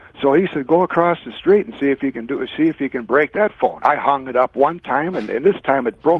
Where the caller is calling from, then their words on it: St. Paul, Minnesota, United States; Oh, I'm St. Paul, Minnesota now.